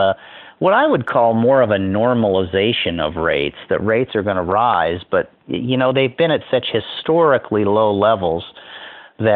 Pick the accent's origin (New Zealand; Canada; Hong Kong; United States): United States; Omaha, Nebraska; I grew up in Omaha, Nebraska. I grew up in the shadow of Berkshire Hathaway and Mr. Buffett.